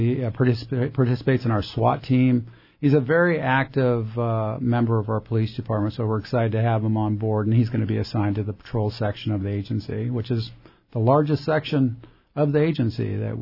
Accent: Alaska, United States; Born and raised Southeast. I've always been partial to Southeast, growing up in the Southeast. I love the outdoors. I love hunting and fishing. And, I'm just used to the environment here in our region. I just love Southeast Alaska.

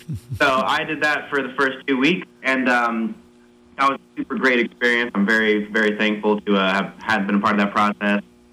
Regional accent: Alaska, United States; So I grew up born and raised in Alaska.

